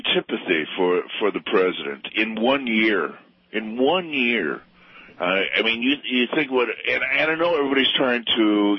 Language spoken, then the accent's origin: English; Wisconsin, United States; Yeah, but I'm from Wisconsin. I know what that's like.